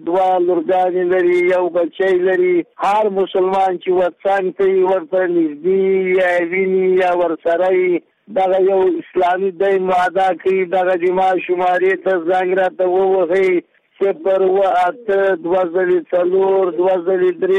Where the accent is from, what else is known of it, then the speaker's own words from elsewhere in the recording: Mazar-i-Sharif, Balkh, Afghanistan; د مزار شریف نه.